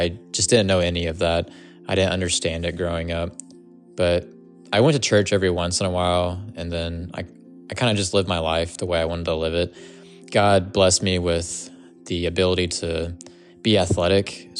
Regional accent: Atlanta, Georgia, United States; I am from Atlanta, Georgia.

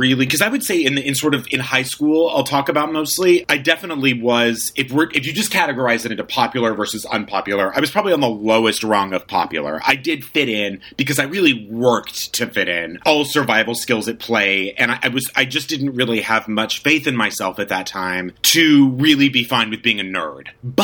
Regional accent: El Paso, Texas, United States; I mean, I grew up in El Paso, Texas, which is a fairly, you know, it's a city for sure, but I grew up in a very, on the west side of town

